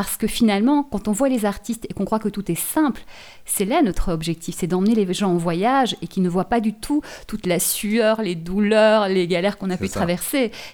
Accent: Belgium; J'étais en Belgique, hein, j'ai grandi en Belgique

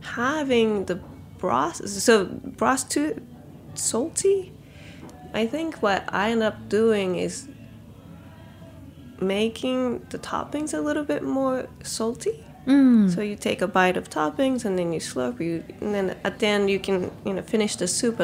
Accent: Fukuoka, Japan; And I picked it because it relates back to my hometown. And if you're from Fukuoka, it'll be like, oh, that's what it's from.

